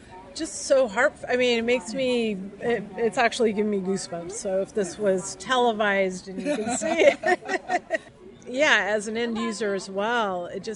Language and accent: English; San Diego, California, United States; I'm with Satin Fine Foods, a.k.a. Satin Ice. I am from San Diego, California. However, I work for this New York-based USA company.